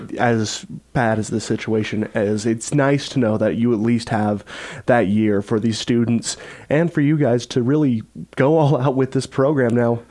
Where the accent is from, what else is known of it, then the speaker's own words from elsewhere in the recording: Utah, United States; You know, this is something I remember all through growing up in Emory County, coming over to USU Eastern, watching plays in the Geary Theater, in the Black Box Theater.